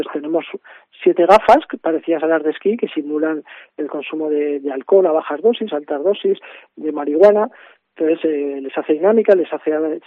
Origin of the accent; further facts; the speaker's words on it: Teruel, Aragon, Spain; Somos gente de Teruel, cosas que nos han pasado en Teruel